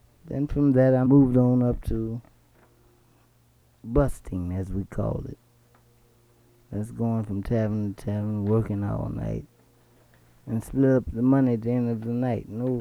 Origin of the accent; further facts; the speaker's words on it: Chicago, Illinois, United States; born there; I was born in Chicago, Illinois, 1923, September the 8th to be exact.